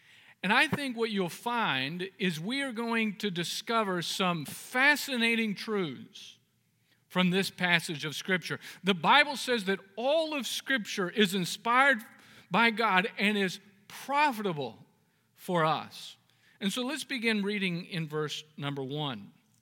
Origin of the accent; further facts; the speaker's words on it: Bakersfield, California, United States; now in Orange County, United States; I grew up in Bakersfield. My family lives in Bakersfield, so I go to visit there sometimes for vacation and so forth.